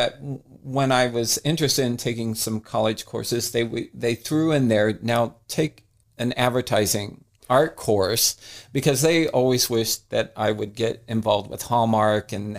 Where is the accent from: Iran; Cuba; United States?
United States; Kansas City, Kansas; also born or lived in Missouri; Yes, yes. I've always lived in Kansas City and was born in Kansas City, Kansas, in Wyandotte County.